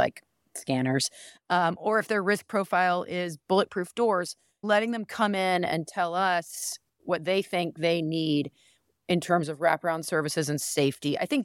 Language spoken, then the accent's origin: English; Charleston, South Carolina, United States; I grew up in Charleston, just on the other side of my district over in South Windermere, and left for 10 years, was in law school, just doing the whole spreading my wings thing.